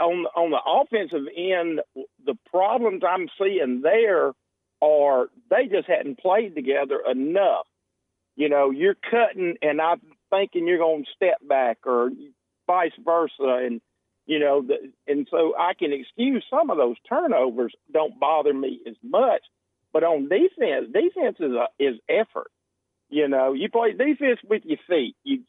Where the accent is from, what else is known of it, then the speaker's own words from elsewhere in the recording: Hope Hull, Alabama, United States; I grew up here in the Hope Hull area. I'm a Hooper Academy guy.